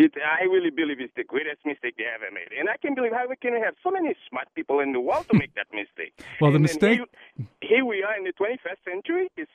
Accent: Haiti; My experience is different from the last one. I grew up in the Caribbean, Haiti.

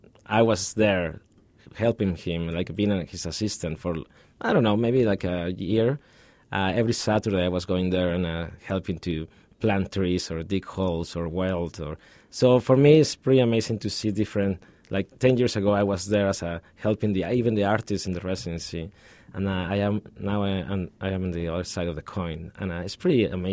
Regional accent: Mexico City, Mexico; English is a second language; also born or lived in Ciudad Juarez / Guadalajara / Chiapas; I grew up all over the place in Mexico. I'm from Mexico City, so I spent a lot of time in Mexico City.

